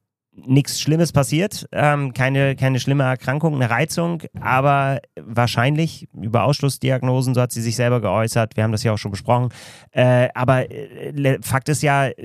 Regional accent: Northern Germany, Germany; als Norddeutsche

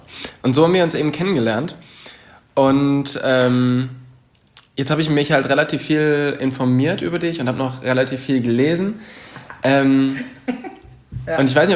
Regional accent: Gummersbach, North Rhine-Westphalia, Germany; ich komme ja auch hier so ein bisschen aus der Ecke, also aufgewachsen bin ich ja in Gummersbach, also das ist ja jetzt nicht so weit von hier.

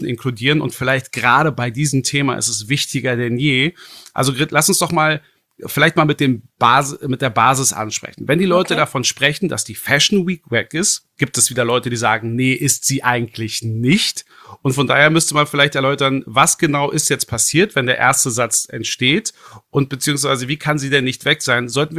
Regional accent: Berlin, Germany; born there; musst natürlich einem gebürtigen Berliner wie mir auch mal ein bisschen genauer erläutern

